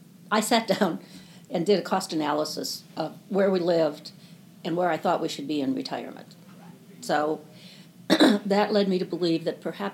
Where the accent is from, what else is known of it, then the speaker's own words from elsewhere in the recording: Minnesota, United States; moved away as an adult; also born or lived in Washington, D.C.; Well, I was born in Minnesota, where I stayed until I was 23. And I moved from there to Washington, D.C.